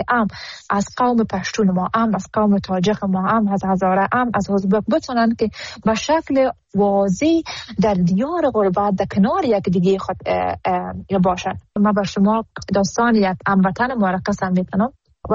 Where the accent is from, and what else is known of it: Afghanistan